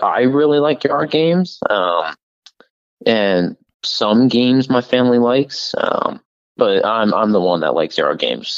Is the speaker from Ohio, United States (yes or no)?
no; Beacon, New York, United States; So I'm from a little town called Beacon, New York. And we're about 90 minutes away. So people always kind of think we're from the city, but it's a little more small town around here.